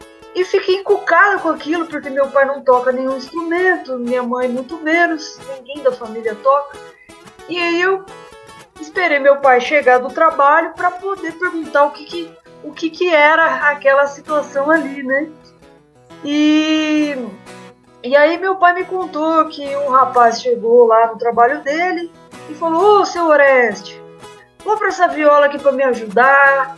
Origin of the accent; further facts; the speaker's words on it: Vitória Brasil, São Paulo, Brazil; apesar de ter morado na roça, né, nasci lá em Vitória, Brasil, divisa com Mato Grosso do Sul, ainda estado de São Paulo, né, interiorzinho do estado de São Paulo, noroeste paulista.